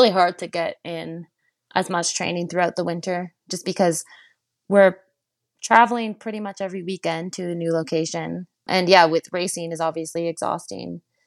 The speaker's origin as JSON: {"language": "English", "town": "Chelsea", "region": "Quebec", "country": "Canada", "lives_now": "Canmore, Canada", "said": "I'm actually at home in Canmore for the next month, and then I'm heading home. I'm from Chelsea, Quebec."}